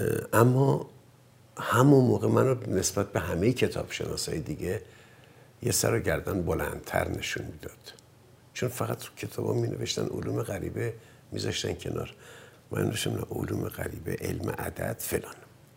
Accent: Hamadan, Iran; من در یک خانواده متوسط، هم از نظر اقتصادی هم از نظر فرهنگی، در همدان به دنیا اومدم. همدان شهر سردی بود.

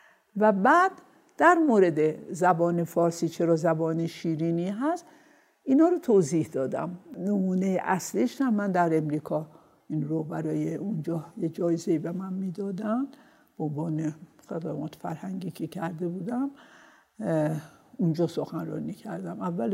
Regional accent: Azerbaijan, Iran; من خودم آذربایجانی هستم، خیلی خوب ترکی حرف میزنم، با دوستان دوره بچگیم و اینها هم همیشه ترکی حرف میزنیم.

